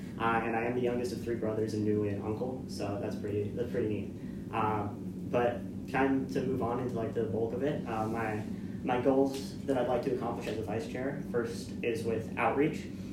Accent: Reno, Nevada, United States; Born and raised in Reno, I'm a first-year student.

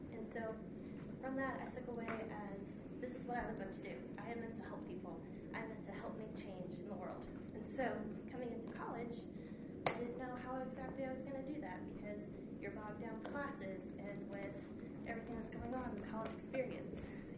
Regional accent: Las Vegas, Nevada, United States; And I'm originally from Las Vegas, Nevada

